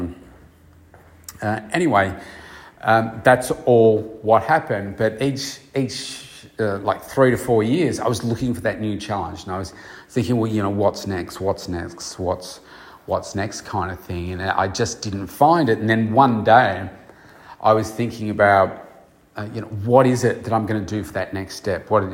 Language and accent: English; Bendigo, Victoria, Australia; moved away as an adult; now in Melbourne, Australia; my original plan in leaving my hometown of Bendigo and coming to Melbourne way back in the start of 1990, that's when it was my first year. I graduated in 89.